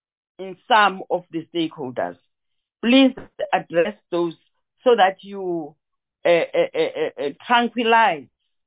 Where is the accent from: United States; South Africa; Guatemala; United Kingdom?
South Africa; Eastern Cape; I come from the Eastern Cape. I still want to hear, have you arrived in the Eastern Cape?